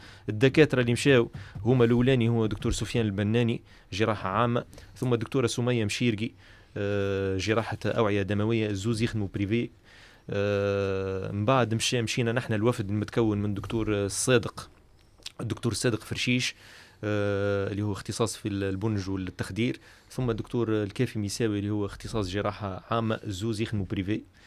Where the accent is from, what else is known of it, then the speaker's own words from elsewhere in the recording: Tunisia; قلت لهم أنا من تونس